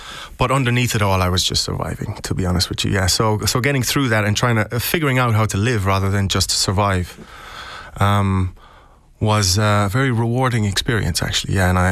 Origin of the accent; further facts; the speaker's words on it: Tralee, County Kerry, Ireland; That's why the name of the memoir is Memory Town, because Tralee was once my hometown, and then it just, the home was kind of completely removed and it became my memory town.